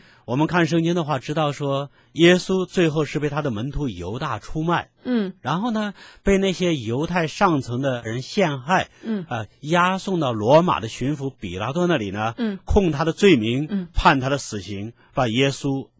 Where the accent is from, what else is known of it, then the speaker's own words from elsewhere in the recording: China; 我们中国人常说是得饶人处且饶人。